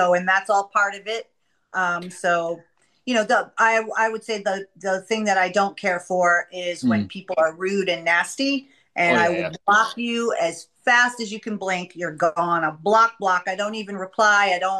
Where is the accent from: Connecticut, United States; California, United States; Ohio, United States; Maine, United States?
Maine, United States; I'm originally from the Northeast, so I like seasons. I like winter, spring, summer, fall. Maybe an island off the coast of Maine or something. That's where I'm from.